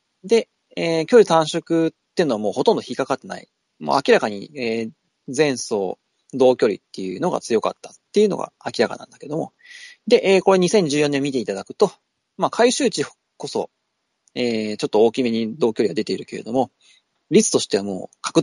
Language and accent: Japanese; Aichi, Japan; 私の地元、中京競馬場の